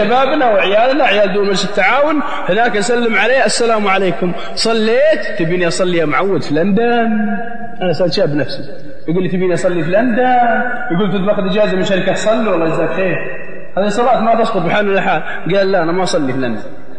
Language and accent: Arabic; Saudi Arabia